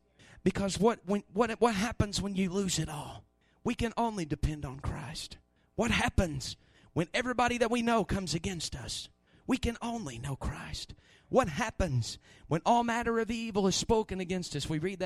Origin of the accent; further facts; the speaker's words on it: United States; why was I born and raised in Campbell County?